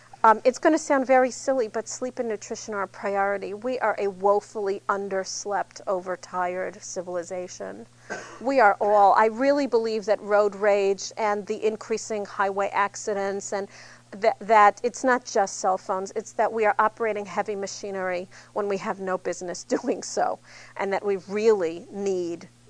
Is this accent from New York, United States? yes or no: yes; New York, United States; But I'm from New York. There are things one does not do in New York, like you do not go to the bank on lunch hour.